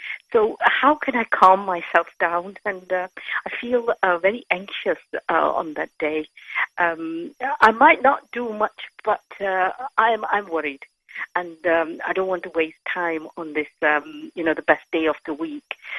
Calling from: Manchester, North West England, United Kingdom; I'm calling from Manchester.

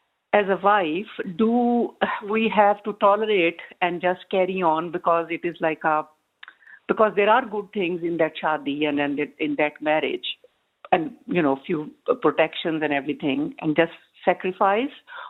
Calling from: London, United Kingdom; From London.

